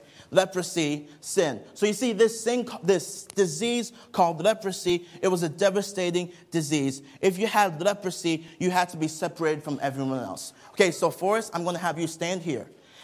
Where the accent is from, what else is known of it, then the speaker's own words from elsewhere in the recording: Nigeria; As many of you guys probably know, I am from Nigeria, West Africa.